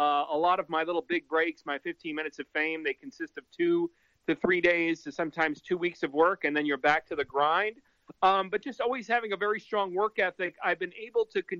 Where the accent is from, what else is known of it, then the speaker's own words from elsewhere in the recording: Ossining, New York, United States; I'm originally from New York. There was a small town about 45 minutes north of New York City called Ossining, New York.